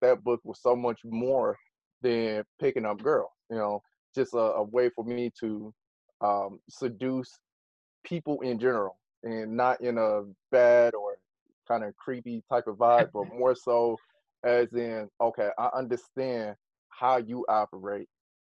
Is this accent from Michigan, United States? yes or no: yes; Detroit, Michigan, United States; Yeah. So, yeah, I grew up in Detroit, still here in Detroit.